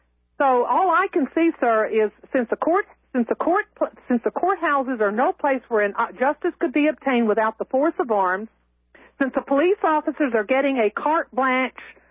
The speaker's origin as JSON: {"language": "English", "country": "United States", "said": "The reason I can't do it as an American, because I know the history of the abuses that had occurred with the colonists."}